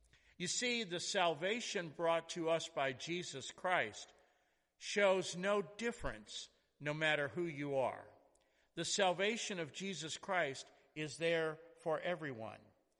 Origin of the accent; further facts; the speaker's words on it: St. Louis, Missouri, United States; I grew up in South St. Louis City, and I lived in a fairly homogeneous neighborhood.